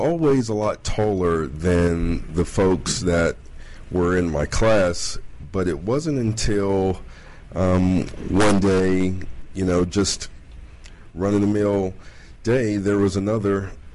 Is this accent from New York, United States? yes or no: no; DeRidder, Louisiana, United States; I'm originally from a small town, DeRidder, Louisiana.